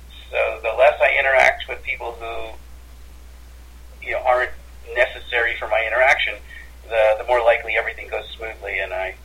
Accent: Manhattan, New York, United States; Ali Sheedy was my next-door neighbor growing up in Manhattan, a small island off the Jersey Shore.

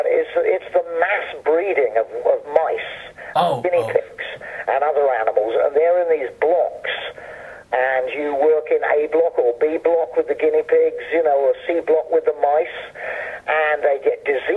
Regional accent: South East England, United Kingdom; also born or lived in London; I grew up in the country, Surrey, in England, about 35 miles southwest of London. I was born in London, but I grew up in the country. So I have a very country background

